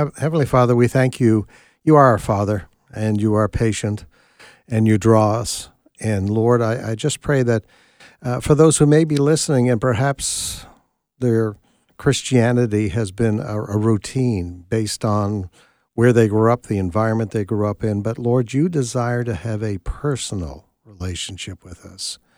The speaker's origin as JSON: {"language": "English", "region": "Nova Scotia", "country": "Canada", "tie": "born or raised there", "lives_now": "Tupelo, United States", "said": "I grew up in Nova Scotia, Canada."}